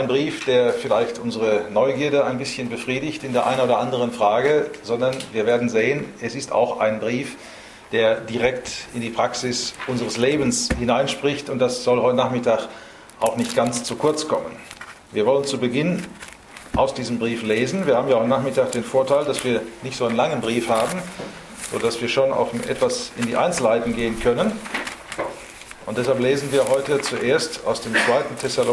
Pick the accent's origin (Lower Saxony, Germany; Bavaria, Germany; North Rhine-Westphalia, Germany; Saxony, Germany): North Rhine-Westphalia, Germany; Wetter an der Ruhr; Ich komme aus Wetter an der Ruhr in Westfalen.